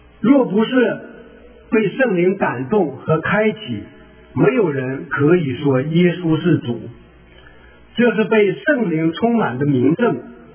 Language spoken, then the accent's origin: Chinese; China; 咱们中国人怎么问呢？就说你吃了吗？